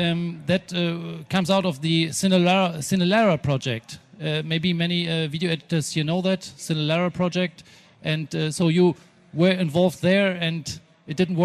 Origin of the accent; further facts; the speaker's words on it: Berlin, Germany; from Berlin with Tux Radio.